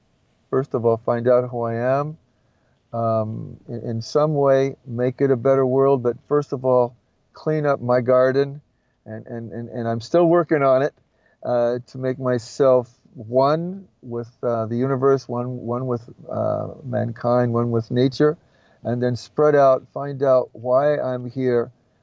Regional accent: California, United States; also born or lived in Oregon; I was born and raised where I was born and raised, and I was born in Oregon, raised in California.

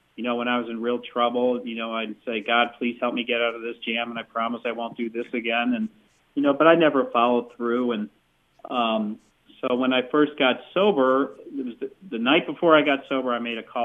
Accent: St. Louis, Missouri, United States; Well, and I was brought up in St. Louis, Missouri, and I was baptized Episcopal, and that was the end of it.

